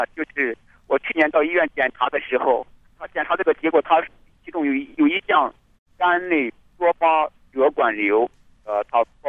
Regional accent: Shaanxi, China; 我是陕西的

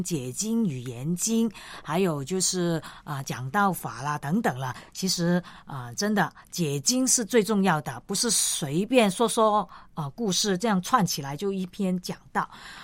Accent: Guangdong, China; 我们广东人

